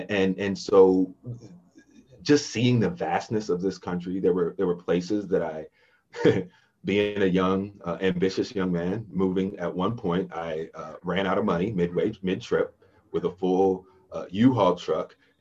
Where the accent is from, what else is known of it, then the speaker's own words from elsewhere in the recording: Maryland, United States; I was born and raised in Maryland, in a county just outside of Baltimore that's very, very conservative area and predominantly white.